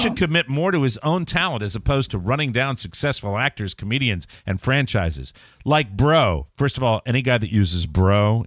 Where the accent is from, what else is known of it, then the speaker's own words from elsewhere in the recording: Ireland; I want to have a little scrape. I'm Irish.